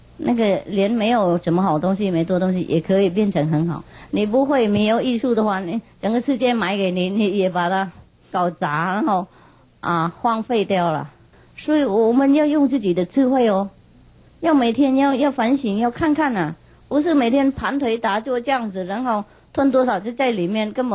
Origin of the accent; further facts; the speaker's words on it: Vietnam; now in Taiwan; 因为我们越南人煮不同的嘛